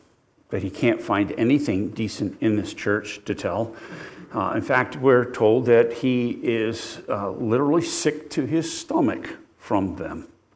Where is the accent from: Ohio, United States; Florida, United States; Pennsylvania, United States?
Pennsylvania, United States; not because I'm from Bucks County or Philadelphia.